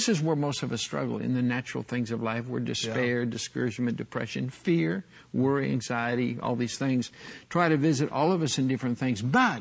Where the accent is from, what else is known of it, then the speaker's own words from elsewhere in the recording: Midwest, United States; I remember as a kid, you know, growing up in the Midwest, and learning to swim at, you know, 5, 6, 7, whatever it was.